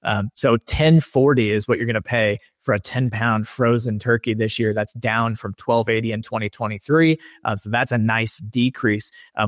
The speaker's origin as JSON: {"language": "English", "region": "Kansas", "country": "United States", "tie": "born or raised there", "said": "when I was growing up in Kansas, maybe one of the guys would get out there and drive, you know, on the icy roads, because it can be tough out there in the Midwest."}